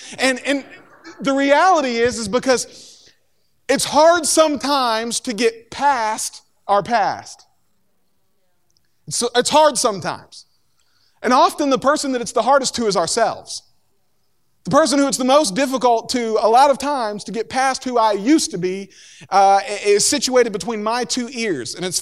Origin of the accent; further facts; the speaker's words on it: Corbin, Kentucky, United States; born there; my family is from, I was born in Corbin, Kentucky, which is the hole in the wall.